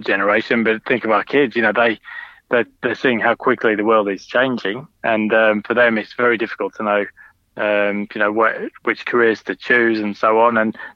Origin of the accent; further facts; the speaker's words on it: Sheffield, Yorkshire and the Humber, United Kingdom; certainly in the part of the world where I grew up in Sheffield, there was a lot of fear about unemployment because the coal mines were being shut down, the steel industry was shuttering.